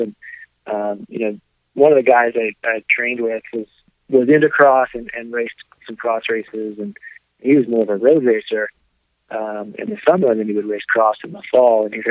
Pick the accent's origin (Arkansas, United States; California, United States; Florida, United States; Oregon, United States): Arkansas, United States; I grew up in Arkansas and my parents are still there and my sister as well.